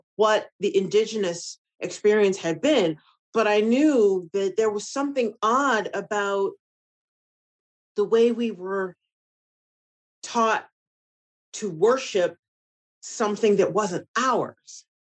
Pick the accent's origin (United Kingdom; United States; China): United States; growing up in the United States and not seeing Black women anywhere as the center of the story.